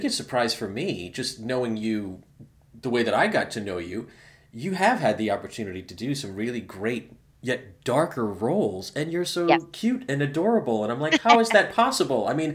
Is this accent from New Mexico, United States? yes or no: no; Rhode Island, United States; It was the same for me growing up in Rhode Island. I mean, I'm the smallest state in the country.